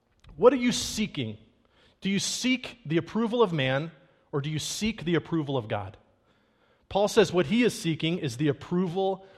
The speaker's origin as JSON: {"language": "English", "region": "England", "country": "United Kingdom", "tie": "born or raised there", "said": "I grew up in England. When I was a kid, I lived on an Air Force base in England."}